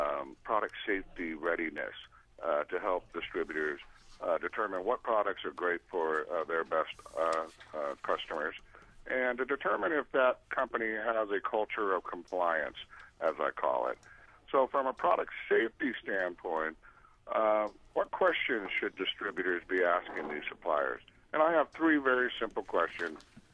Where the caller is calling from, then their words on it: Las Vegas, Nevada, United States; Good morning, folks. I'm calling in from Las Vegas